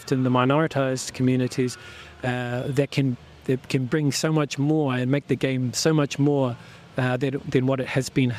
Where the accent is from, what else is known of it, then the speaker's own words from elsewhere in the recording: Auckland, New Zealand; So I grew up locally in South Auckland, and growing up in Auckland, being Māori